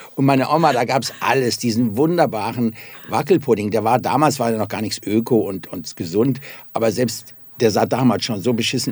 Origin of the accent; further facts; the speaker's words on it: Cologne, North Rhine-Westphalia, Germany; Ich bin ja aus Köln, wie du weißt.